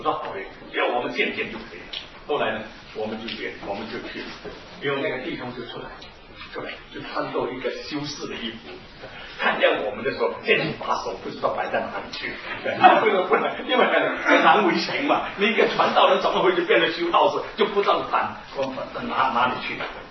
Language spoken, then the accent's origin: Chinese; Taiwan; 而我是从台湾来